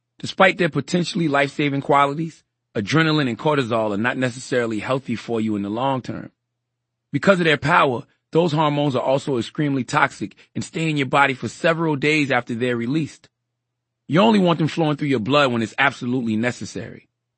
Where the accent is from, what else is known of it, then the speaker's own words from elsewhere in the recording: the South, United States; There's no question the stress I experienced as an African-American, especially a poor one growing up in the South, has directly led to my issues with anxiety.